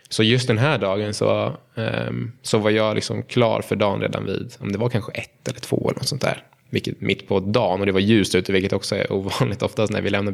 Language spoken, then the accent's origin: Swedish; Uppsala, Uppsala County, Sweden; Nej, men jag är uppväxt i centrala Uppsala